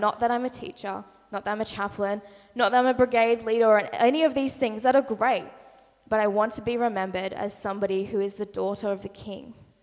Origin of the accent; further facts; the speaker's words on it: Australia; as cool as our Aussie language is, sometimes our words kind of have lost the meaning in the translation